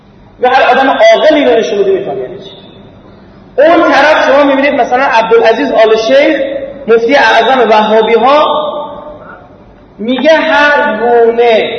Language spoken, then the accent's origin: Persian; Iran; نه اینکه ما الان ایرانی هستیم بگم خوشمون بیاد